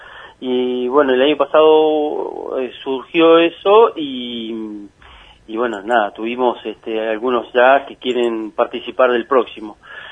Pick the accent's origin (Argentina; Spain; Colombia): Argentina; Esquel, Chubut; de los cuales 5 somos acá de Esquel